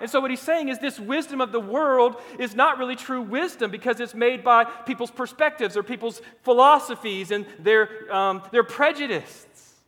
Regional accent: Orlando, Florida, United States; No, I was born in Orlando, Florida. I'm a native Floridian. I can't help where I was born, nor can you.

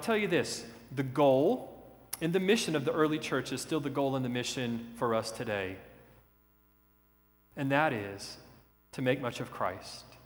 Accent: the South, United States; accent: southern; I'm going to read this from my southern accent, okay?

